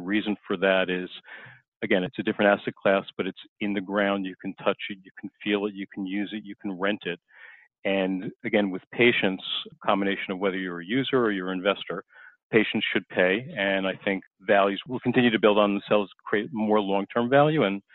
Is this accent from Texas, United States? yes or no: no; Long Island, New York, United States; I grew up on Long Island and I was surrounded by a lot of very wealthy people